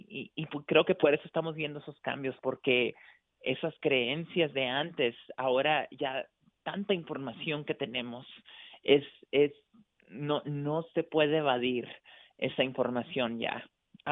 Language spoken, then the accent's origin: Spanish; Mexico; yo soy mexicana o bueno, en ese momento era mexicano